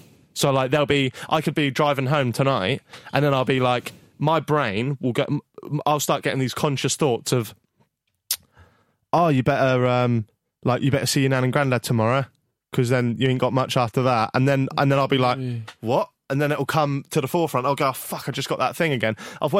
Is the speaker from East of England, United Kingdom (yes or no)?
yes; Norwich, East of England, United Kingdom; but then I am from Norwich